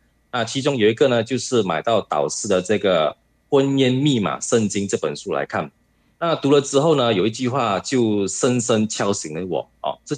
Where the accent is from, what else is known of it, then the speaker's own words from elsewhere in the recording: Malaysia; 大家好，我是来自马来西亚的